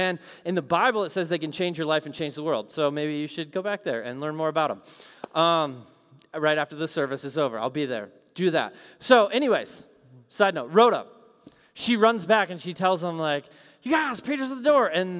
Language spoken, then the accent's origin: English; Midwest, United States; and I'm from the Midwest. I'm nice. I'm not going to yell out loud